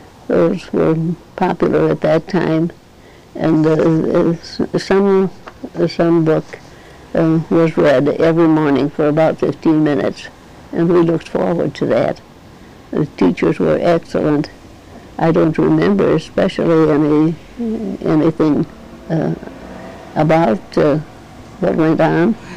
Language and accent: English; Grand Haven, Michigan, United States; I was born in Grand Haven. I've lived here all my life.